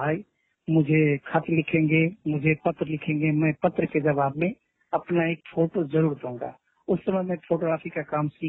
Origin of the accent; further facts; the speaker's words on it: Rajnagar, Bihar, India; मैं राजनगर मधुबनी बिहार का मूल निवासी हूँ